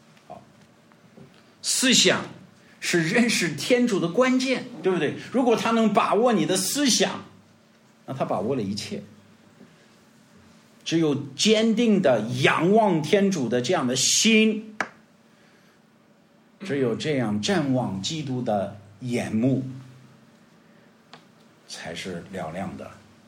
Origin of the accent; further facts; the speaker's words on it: China; 我们中国人会说赏心悦目